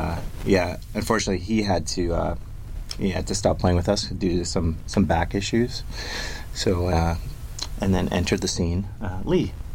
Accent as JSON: {"language": "English", "region": "Saskatchewan", "country": "Canada", "said": "I'm originally from Saskatchewan."}